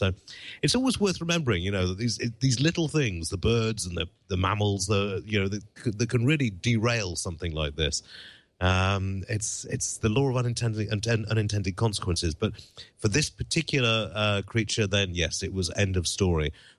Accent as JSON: {"language": "English", "country": "United Kingdom", "said": "And you're like, and as a Brit over here, I am freaked out by raccoons"}